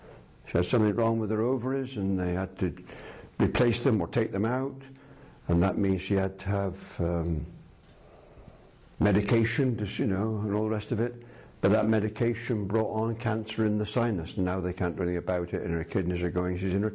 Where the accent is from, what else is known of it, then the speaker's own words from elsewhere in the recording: Bristol, South West England, United Kingdom; I come from Bristol